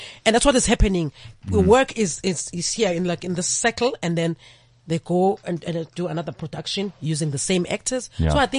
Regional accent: Umlazi, KwaZulu-Natal, South Africa; In Umlazi.

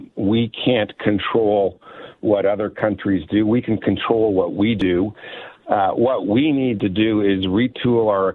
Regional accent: Winnipeg, Manitoba, Canada; also born or lived in Saskatchewan, Canada; I grew up mostly in Winnipeg, but my parents lived in Saskatchewan for 15 years as I was a teenager, and so.

